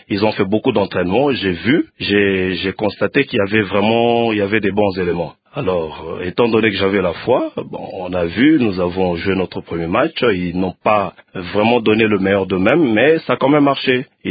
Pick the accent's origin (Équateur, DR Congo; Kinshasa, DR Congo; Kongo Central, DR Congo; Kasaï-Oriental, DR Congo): Kinshasa, DR Congo; je suis natif de Kinshasa, mais bon, je suis originaire de là.